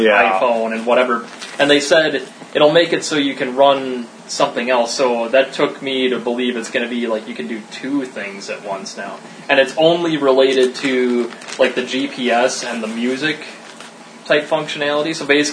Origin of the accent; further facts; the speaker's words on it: United States; I could be completely uninformed on a subject and say what I want because I'm an American.